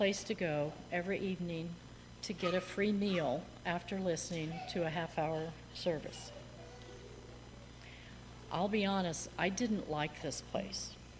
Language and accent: English; Oregon, United States; also born or lived in Bluffton, Ohio; I was born in Bluffton, Ohio, and the family moved to Oregon 3 weeks later.